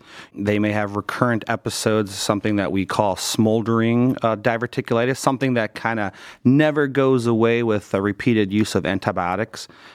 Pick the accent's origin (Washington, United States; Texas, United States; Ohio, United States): Ohio, United States; Cleveland; Been here for almost 9 years now, born and raised in Cleveland.